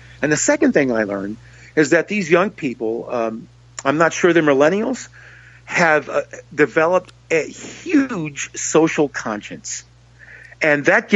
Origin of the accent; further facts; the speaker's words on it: Fairbanks, Alaska, United States; also born or lived in Pennsylvania; I was born in Pennsylvania, but the family moved to Alaska during my childhood because my dad worked for the government, for the Ballistic Missile Early Warning System, radar sites up in Fairbanks, Alaska.